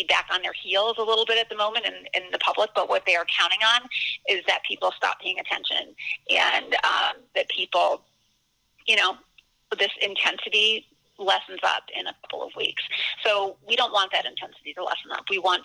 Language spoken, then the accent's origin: English; Virginia, United States; So my home state Senator Mark Warner of Virginia voted for concealed carry reciprocity when it came up in 2013.